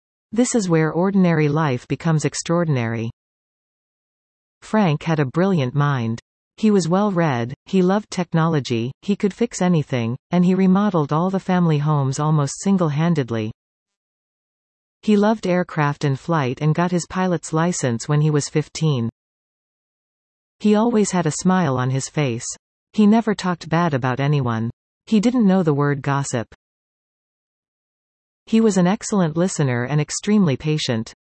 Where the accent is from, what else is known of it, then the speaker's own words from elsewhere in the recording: Victoria, British Columbia, Canada; I grew up in Victoria, Saanich, to be specific, one boy with six sisters. I've always considered my Victoria upbringing to be a secret weapon, as I navigated my way throughout the world trying to carve out a career. I attended Cedar Hill Elementary